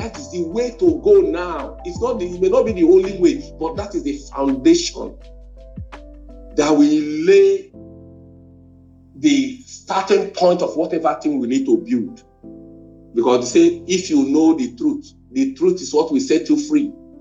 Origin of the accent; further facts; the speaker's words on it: Nigeria; I'm doing new Nigeria because I'm a Nigerian.